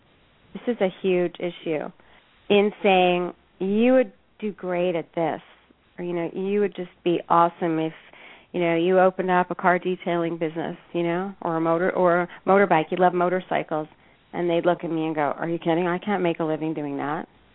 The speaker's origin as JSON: {"language": "English", "town": "Montreal", "region": "Quebec", "country": "Canada", "tie": "born or raised there", "said": "I am Canadian, originally from Montreal, a beautiful city, and grew up in the snow."}